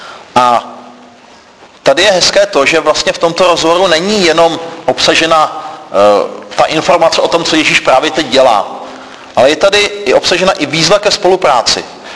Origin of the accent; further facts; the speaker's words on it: Golčův Jeníkov, Vysočina Region, Czechia; já pocházím z Golčova Jeníkova, což je takové městečko na Vysočině